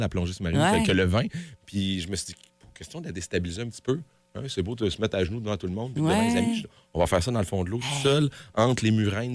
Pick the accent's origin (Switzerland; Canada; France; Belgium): Canada; Saguenay, Quebec; chez nous à Saguenay